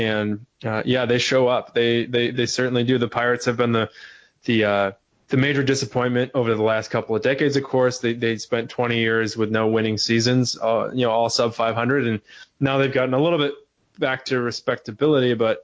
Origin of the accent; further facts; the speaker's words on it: Michigan, United States; now in Pittsburgh, United States; And I come from Michigan, and in the middle of Michigan, which really is college sports country.